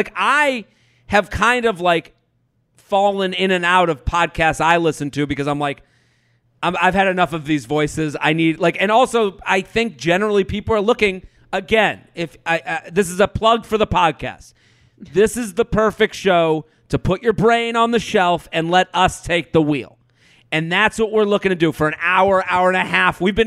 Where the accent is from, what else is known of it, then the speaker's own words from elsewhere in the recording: Massachusetts, United States; I'm from outside of Boston.